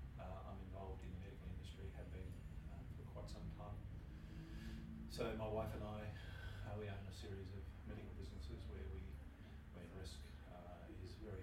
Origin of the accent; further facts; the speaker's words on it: Darwin, Northern Territory, Australia; I come from Darwin too